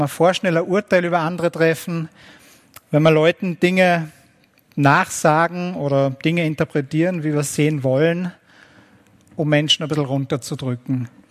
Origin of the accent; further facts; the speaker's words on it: Austria; Gerade bei Donald Trump haben wir gerade als Österreicher natürlich alles Recht dazu, ihm böse zu sein